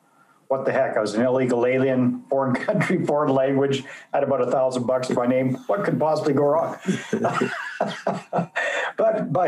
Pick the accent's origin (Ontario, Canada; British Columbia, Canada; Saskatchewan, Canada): British Columbia, Canada; so I am a British Columbia boy, Canadian, as you'll probably pick up from the accent after a little while if I say out and about a few times.